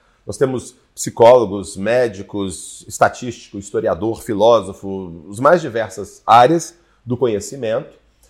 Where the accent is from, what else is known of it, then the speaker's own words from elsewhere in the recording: Brazil; Ao mesmo tempo, como um bom brasileiro, uma vivência religiosa diversificada, né, de espiritismo, umbanda, catolicismo